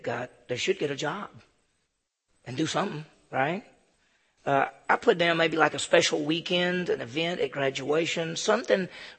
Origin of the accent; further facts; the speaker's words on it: Mississippi, United States; When I was growing up in Mississippi, you could get a learner's permit at 14 and a half and a driver's license at 15.